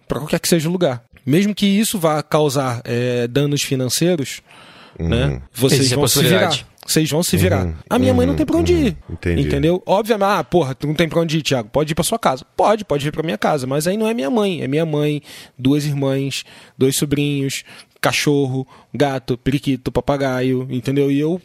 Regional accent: Rio de Janeiro, Brazil; como carioca

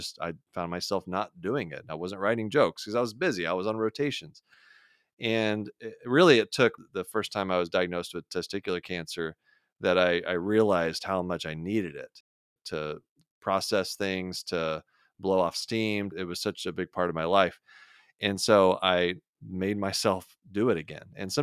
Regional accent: Houston, Texas, United States; I grew up in Houston, Texas, and a friend of mine, my best friend from back home

